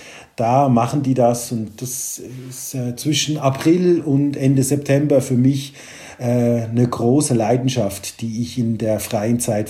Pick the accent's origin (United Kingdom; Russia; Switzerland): Switzerland; Als Schweizer ist es natürlich toll